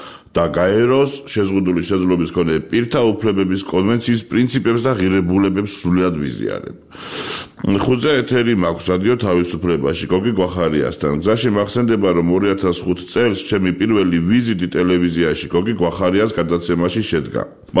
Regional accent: Tbilisi, Georgia; მე ძალიან მიყვარს ჩემი ქალაქი, დედამიწაზე ყველაზე ძვირფასი ადგილია. ჩემი ბავშვობის უბნები სოლოლაკი და ვერა განსაკუთრებით მიყვარს

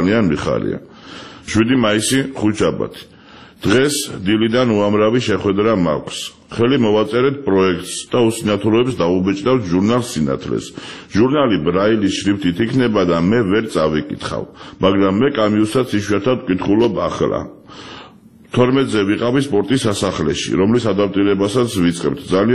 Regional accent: Tbilisi, Georgia; მე ძალიან მიყვარს ჩემი ქალაქი, დედამიწაზე ყველაზე ძვირფასი ადგილია. ჩემი ბავშვობის უბნები სოლოლაკი და ვერა განსაკუთრებით მიყვარს

